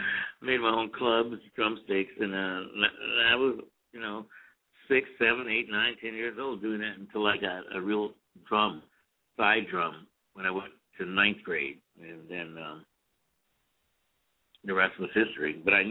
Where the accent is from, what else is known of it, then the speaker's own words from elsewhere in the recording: Charleston, United States; now in New York, United States; because I came from Charleston to New York